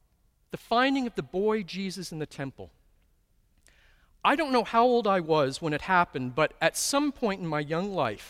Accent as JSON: {"language": "English", "town": "Toronto", "region": "Ontario", "country": "Canada", "tie": "born or raised there", "said": "as I grew up in Toronto's East End, not too far from here. In the 1960s and 1970s"}